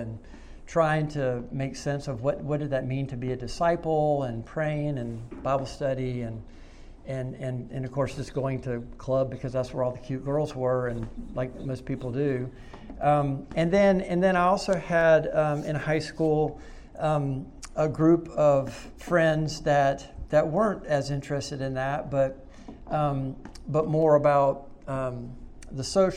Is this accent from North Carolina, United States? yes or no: yes; Winston-Salem, North Carolina, United States; also born or lived in Wisconsin; So depending on who I'm talking to, I'm from Wisconsin, I'm from North Carolina, but really grew up in Winston-Salem.